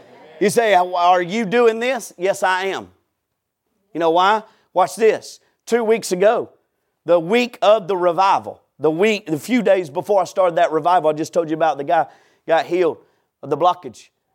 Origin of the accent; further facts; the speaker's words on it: Georgia, United States; and I'm from Georgia, so I like sweet tea.